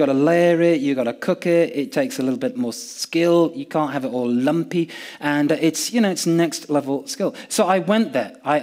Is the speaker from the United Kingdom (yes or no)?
yes; Yorkshire and the Humber, United Kingdom; Our family, that side, we're all from Yorkshire.